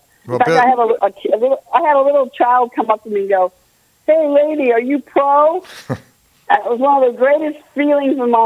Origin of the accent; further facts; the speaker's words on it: United States; U.S., I'm an American. I'm very, you know, much for my country.